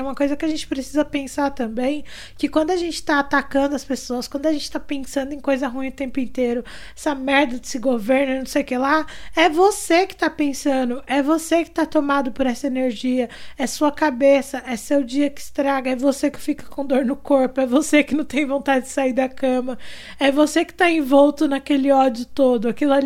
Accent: São Paulo, Brazil; Porque eu tava numa área, num bairro periférico, na Zona Sul de São Paulo, num período conturbado

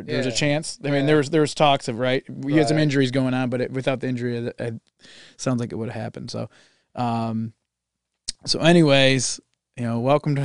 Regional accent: Sandusky, Ohio, United States; You know, we grew up together here in Sandusky.

